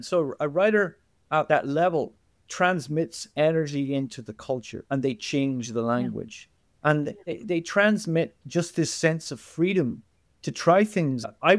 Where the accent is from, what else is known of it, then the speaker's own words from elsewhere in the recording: Ireland; The thing about being an Irish writer is there is an irreverence.